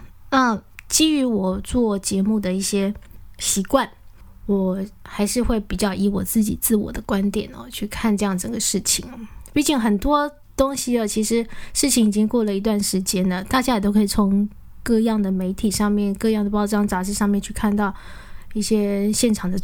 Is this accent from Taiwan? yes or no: yes; Taiwan; 我长这么大了，我当然知道我自己是哪里人了。我生在台湾呢，我长在台湾了，我在台湾长大，我拿的是台湾的护照，不需要去怀疑了，我就是台湾人了。